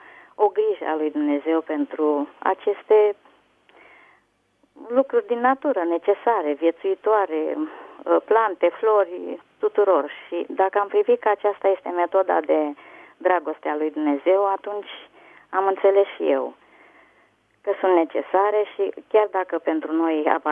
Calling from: Ploiești, Prahova, Romania; din Ploiești.

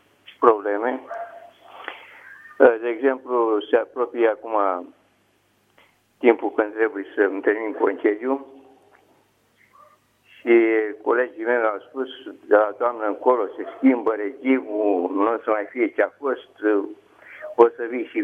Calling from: Bucharest, Romania; din București.

